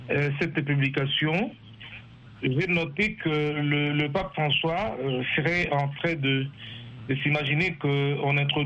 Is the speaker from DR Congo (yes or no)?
yes; DR Congo; moi je suis de la République démocratique du Congo